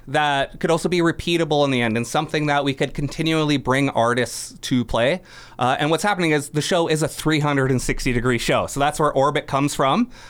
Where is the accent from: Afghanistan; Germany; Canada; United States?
Canada; Prince George, British Columbia; growing up in Prince George, when I was under 19